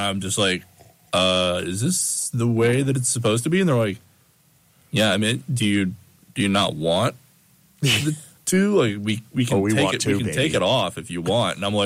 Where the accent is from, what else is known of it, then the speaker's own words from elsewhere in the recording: Victor, New York, United States; also born or lived in Oneonta; So we went out there, and I always tell people I'm from Oneonta. You know, that's where I spent my first 4 years, but then I grew up in Victor, New York.